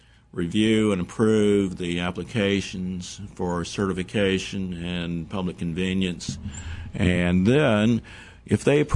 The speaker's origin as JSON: {"language": "English", "region": "Virginia", "country": "United States", "said": "And for me, I came from Southwest Virginia. The Mountain Valley Pipeline passes through my home area."}